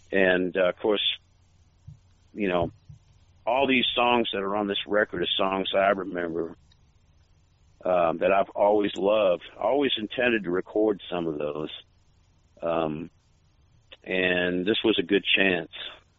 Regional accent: New England, United States; I got to see … live a bunch of times when I was a teenager growing up in New England

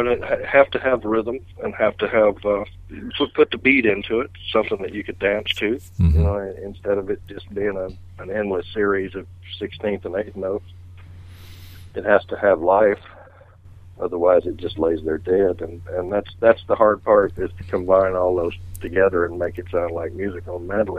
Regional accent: Mississippi, United States; the guys that played fiddles down around where I grew up around in Mississippi played

